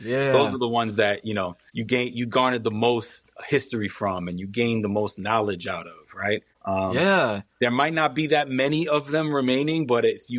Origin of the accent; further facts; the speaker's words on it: Brooklyn, New York, United States; moved away as an adult; now in New Jersey, United States; So was born and raised in New York. I was born and raised in Brooklyn. I came to New Jersey in 2004.